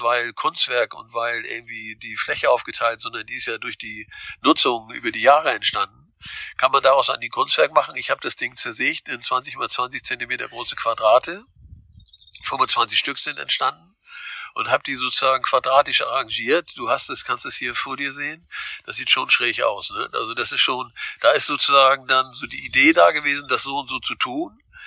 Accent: Heide, Schleswig-Holstein, Germany; Weil ich Dithmarscher bin. Ich bin in der Nähe von Heide geboren, in Wetting steht, in Heide aufgewachsen

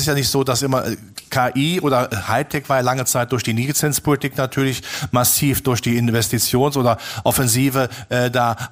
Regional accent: Germany; Also ich bin ja Deutscher, wir Deutschen machen immer das Problem, dass wir die Wirtschaft immer vor dem Hintergrund eines Bundeswirtschaftsministers sehen

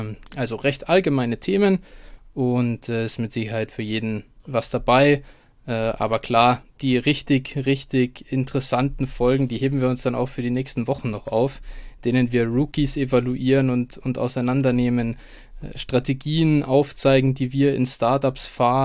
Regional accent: Munich, Bavaria, Germany; Bin geborener Münchner und wohne immer noch hier, bin nicht weggekommen und ja, 26 Jahre alt, ne, warte, stimmt gar nicht, 27 bin ich mittlerweile

